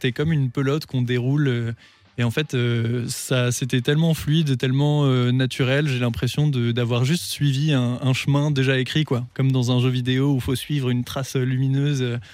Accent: Strasbourg, Grand Est, France; Je suis originaire de Strasbourg, les rues que je connais si bien, tous les souvenirs et tout.

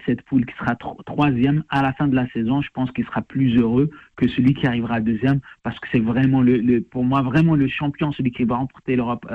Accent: France; en tant que Français

